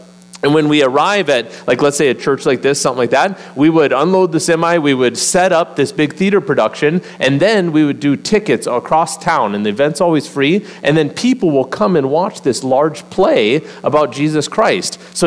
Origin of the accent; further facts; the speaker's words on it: North Dakota, United States; but man, we are from North Dakota, and we love the Midwest